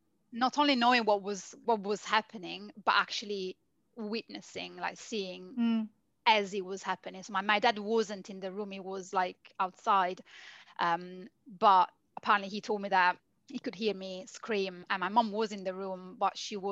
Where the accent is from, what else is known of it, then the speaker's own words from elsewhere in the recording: northern Italy, Italy; also born or lived in London; I had been living in London for nearly 10 years when I lost Luca. So, because I'm Italian, I'm from Northern Italy